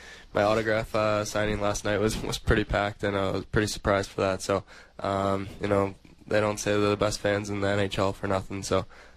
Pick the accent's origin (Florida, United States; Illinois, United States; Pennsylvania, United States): Illinois, United States; Chicago; Yeah, I'm from Chicago, so it's pretty special to be here for the first time.